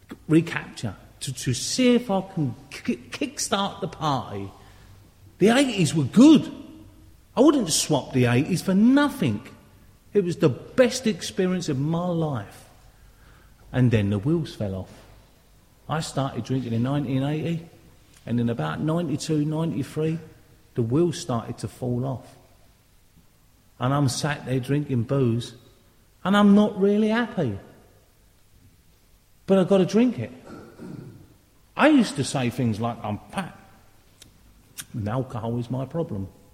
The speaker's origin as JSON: {"language": "English", "region": "London", "country": "United Kingdom", "lives_now": "Dundee, United Kingdom", "said": "I'm from London, now live in Dundee, Scotland."}